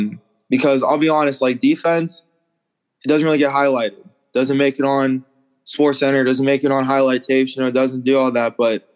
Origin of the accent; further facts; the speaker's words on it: Pennsylvania, United States; I was coming from Western PA where, you know, I'm the best guy on my team.